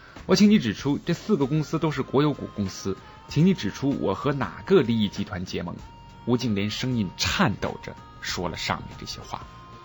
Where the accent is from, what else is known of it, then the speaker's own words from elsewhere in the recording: China; 大刀向鬼子头上砍去，这首歌对于我们中国人来说是刻骨铭心的